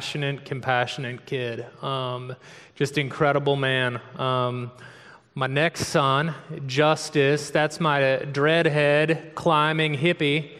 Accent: St. Louis, Missouri, United States; also born or lived in Texas; now in Kansas City, United States; Born and raised in St. Louis. Cheers. And lived in Texas for 15 years and then just moved to Kansas City a couple years ago.

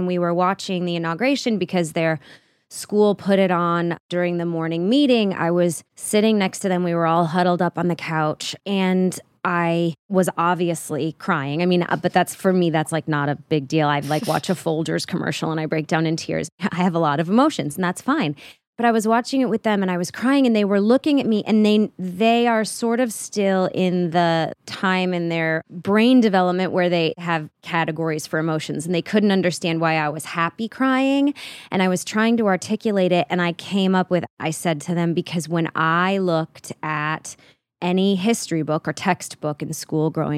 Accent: Detroit, Michigan, United States; born or raised there

